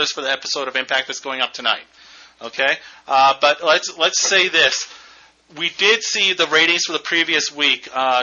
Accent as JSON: {"language": "English", "country": "Denmark", "said": "I'm from Denmark, a socialist country."}